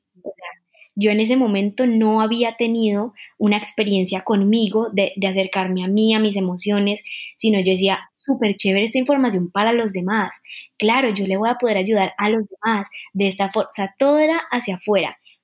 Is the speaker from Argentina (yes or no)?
no; Colombia; Tengo 27 años. Soy de Colombia